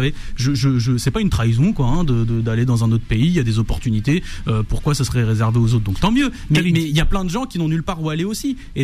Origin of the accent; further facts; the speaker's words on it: Île-de-France, France; moi, j'ai grandi en Seine-Saint-Denis, j'ai vu plein de gens que la politique a dégoûté.